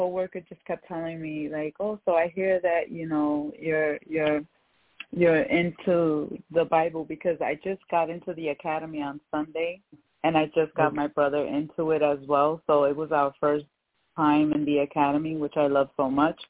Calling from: Bethlehem, Pennsylvania, United States; I'm calling from Bethlehem.

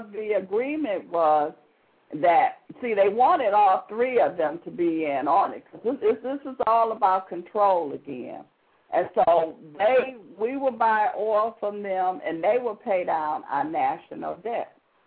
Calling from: Detroit, Michigan, United States; And we're calling from Detroit, Michigan, and Detroit is the capital of Michigan.

